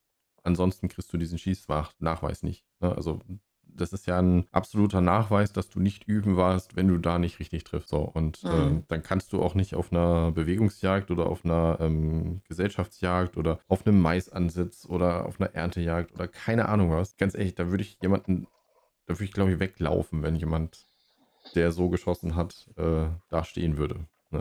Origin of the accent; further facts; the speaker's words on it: Schleswig-Holstein, Germany; hier bei uns in Schleswig-Holstein